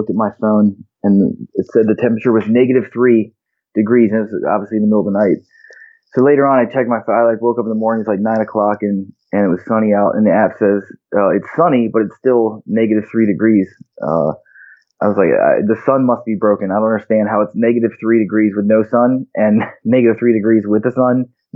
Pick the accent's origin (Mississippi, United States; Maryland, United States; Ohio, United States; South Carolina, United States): Maryland, United States; I grew up in Maryland, so a lot of people that was a big vacation destination was Ocean City.